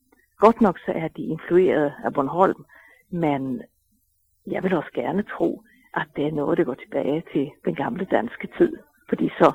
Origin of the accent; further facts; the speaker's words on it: Sweden; Vi har bare ikke opdaget det rigtigt nu som svenskere.